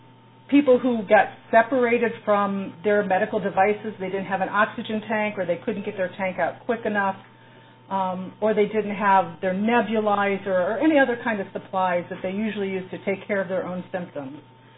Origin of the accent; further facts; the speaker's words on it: Ohio, United States; I grew up here in Geauga County, went to Virginia for school and fell in love and all that good stuff, but ended up back in Geauga County in 1991